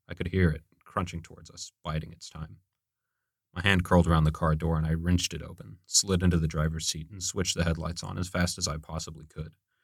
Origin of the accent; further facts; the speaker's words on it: Texas, United States; and keep in mind, we are from Texas.